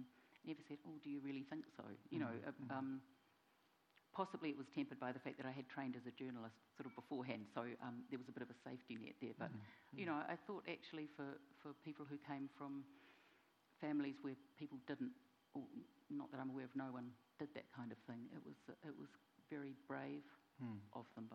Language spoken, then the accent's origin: English; Lower Hutt, Wellington, New Zealand; I grew up in Lower Hutt. I mean, that's where I spent most of my, all of my childhood, actually.